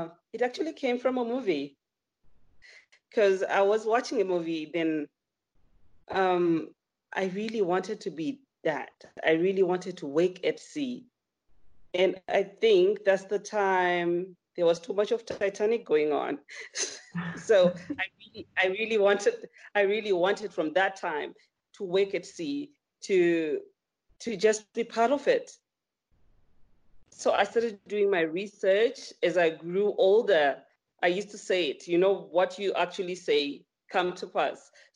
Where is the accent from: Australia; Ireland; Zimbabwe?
Zimbabwe; moved away as an adult; also born or lived in Cape Town; I'm from Zimbabwe. I'm Zimbabwean. I was born in Zimbabwe, and I attended my education in Zimbabwe. But because I really wanted to work at sea, I had to move to South Africa in Cape Town, where I stayed